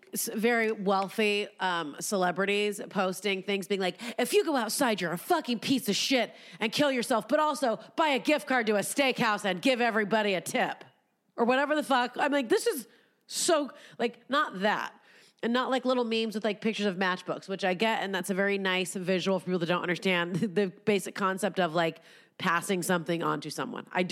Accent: Los Angeles, California, United States; And I grew up and lived in East LA for a few years when I was a kid.

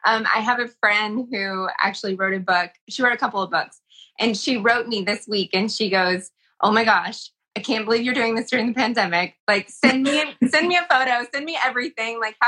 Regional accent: Kentucky, United States; I'm from Kentucky

